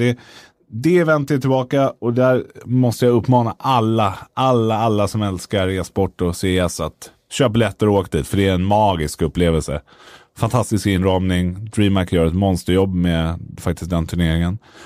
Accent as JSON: {"language": "Swedish", "town": "Stockholm", "region": "Stockholm County", "country": "Sweden", "tie": "born or raised there", "said": "Och jag har bott här hela mitt liv typ."}